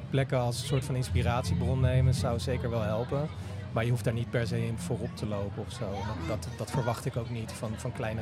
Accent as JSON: {"language": "Dutch", "town": "Nijmegen", "region": "Gelderland", "country": "Netherlands", "said": "Ik kom zelf uit Nijmegen"}